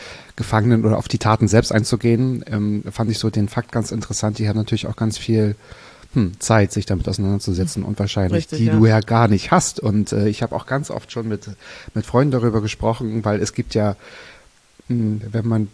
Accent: Mecklenburg-Vorpommern, Germany; Ich glaube, dein erstes Konzert war in Neustrelitz, in Mecklenburg-Vorpommern. Mein Heimatbundesland

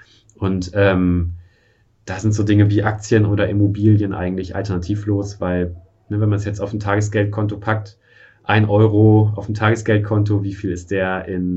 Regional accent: Germany; born there

